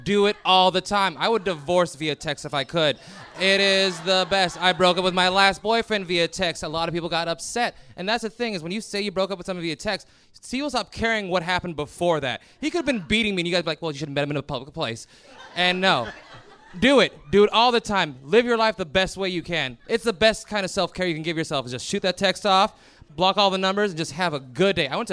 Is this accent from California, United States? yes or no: no; Ohio, United States; I will say I'm from Ohio every single time.